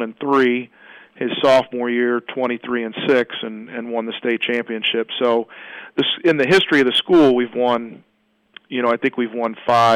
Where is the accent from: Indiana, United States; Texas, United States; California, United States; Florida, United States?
Indiana, United States; I grew up in Indiana my entire life